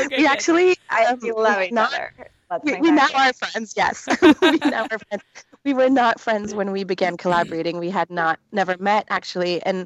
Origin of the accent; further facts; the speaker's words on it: Belgium; We actually are international because I'm from Belgium.